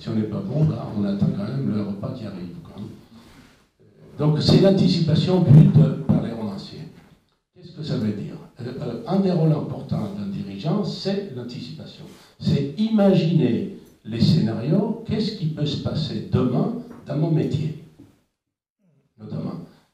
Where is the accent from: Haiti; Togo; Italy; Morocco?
Italy; accent: Italian; French is a second language; moved away as an adult; now in France; je suis d'origine italienne, mon accent vous le montre, arrivé en France il y a très longtemps. J'ai 68 ans, je suis arrivé à 20 ans. Je ne connaissais pas un mot de français